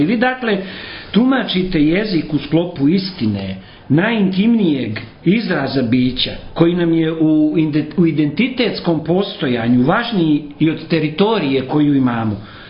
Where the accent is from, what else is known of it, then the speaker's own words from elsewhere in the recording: Montenegro; Kada recimo u mom zavičaju u Crnoj Gori su govorili povuci riječ